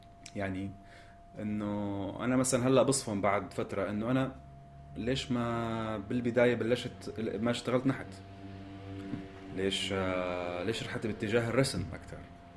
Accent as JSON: {"language": "Arabic", "country": "Syria", "moved": "yes", "said": "هلأ كإنسان سوري عايش خارج المكان"}